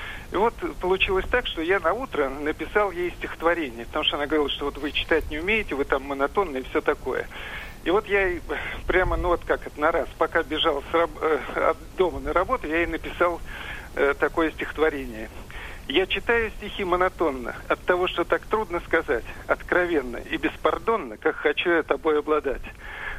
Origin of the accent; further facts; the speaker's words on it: Moscow, Russia; Я из Москвы.